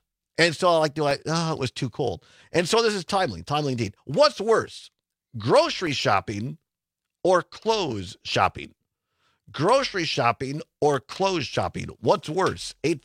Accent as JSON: {"language": "English", "town": "Racine", "region": "Wisconsin", "country": "United States", "tie": "born or raised there", "said": "I grew up in Racine, and there was somebody named Chris Giese that I went to school with."}